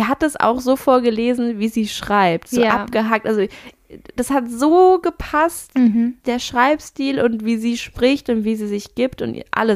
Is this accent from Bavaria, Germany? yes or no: no; Lampertheim, Hesse, Germany; sie war tatsächlich auch mal in Lambertheim, wo ich herkomme.